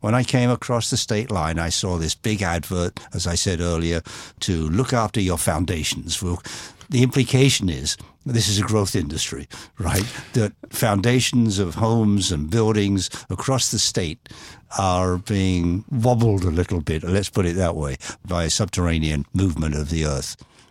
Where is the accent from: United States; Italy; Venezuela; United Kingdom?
United Kingdom; England; Growing up in England, we always thought that every American about 18 knew how to do everything on a motor car engine